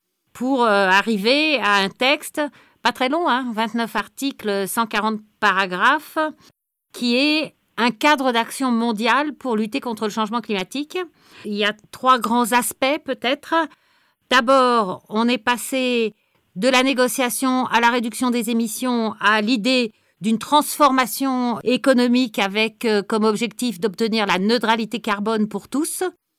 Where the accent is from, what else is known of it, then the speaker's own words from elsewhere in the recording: France; Et donc, en tant que française et francophone, je pense que l'esprit de Paris a tout bénéfice à pouvoir aussi discuter en français.